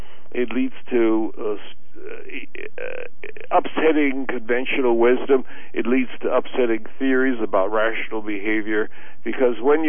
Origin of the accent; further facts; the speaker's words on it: Ohio, United States; because I'm from Ohio, I grew up there